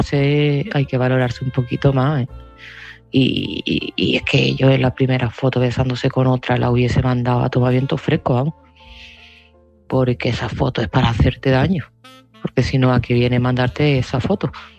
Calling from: Seville, Andalusia, Spain; de Sevilla y este mensaje va

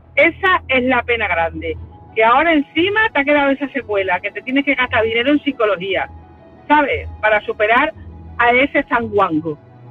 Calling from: Extremadura, Spain; de Extremadura.

